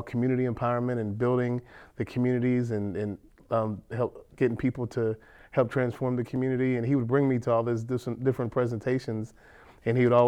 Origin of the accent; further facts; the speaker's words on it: Pittsburgh, Pennsylvania, United States; I was born and raised over in Overbrook.